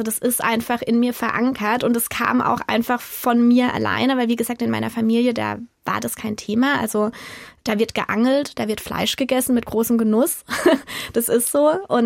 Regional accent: Baden-Württemberg, Germany; eigentlich sind wir aus dem Schwarzwald nie weggegangen, beziehungsweise ich bin nie weggegangen. Wir haben uns in Karlsruhe kennengelernt, sind dann nach Baden-Baden gezogen und haben jetzt den Hof eben in Ottenhöfen gekauft.

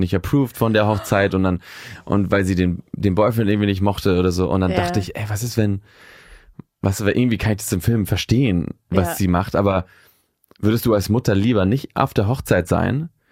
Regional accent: Barcelona, Catalonia, Spain; German is a second language; now in Berlin, Germany; Und bei mir ist es halt so einfach, dass das meine Heimat ist. Also dadurch, dass, was mir so ein bisschen in Berlin fehlt

